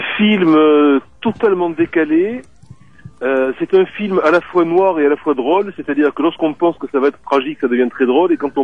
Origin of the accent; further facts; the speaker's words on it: Marseille, Provence-Alpes-Côte d'Azur, France; born there; j'habite à Marseille, je suis né à Marseille, et c'est vrai que je suis peut-être plus influencé par la culture méditerranéenne globalement, c'est-à-dire l'Italie, l'Espagne, et un peu les ambiances qu'on trouve autour de la mer Méditerranée